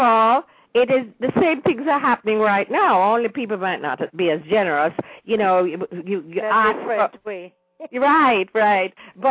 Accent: Jamaica; That name is very familiar, very familiar when I was growing up in Jamaica.

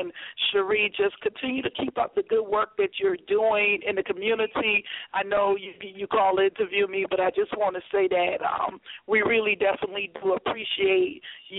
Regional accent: Hartford, Connecticut, United States; from Hartford, Connecticut, just a television talk host.

